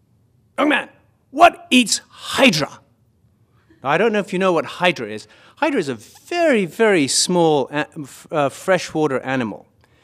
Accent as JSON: {"language": "English", "country": "Kenya", "tie": "born there", "said": "I was born in Kenya. So sometimes I say, well, I feel like a global citizen. Sometimes I say I'm an African American."}